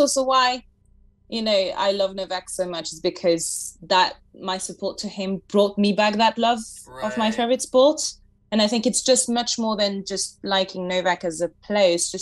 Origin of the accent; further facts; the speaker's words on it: France; English is a second language; now in United Kingdom; Sorry, because as I said, I'm originally from France. And that's what made me move there as well.